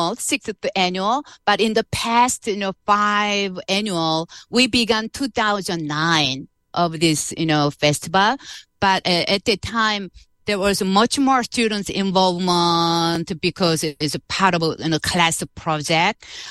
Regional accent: Seoul, South Korea; moved away; I came originally from South Korea. I was born and raised in Seoul, South Korea.

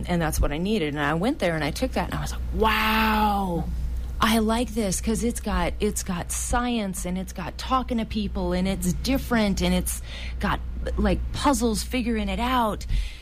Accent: Oroville, California, United States; I actually grew up in Oroville. I was born and raised in Oroville, just 20 miles south of here.

